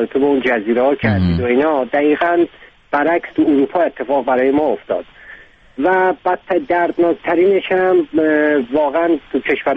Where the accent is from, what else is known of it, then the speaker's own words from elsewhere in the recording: Iran; moved away; 23 سال پیش از ایران اومدم بیرون به خاطر مسئله سیاسی که داشتم.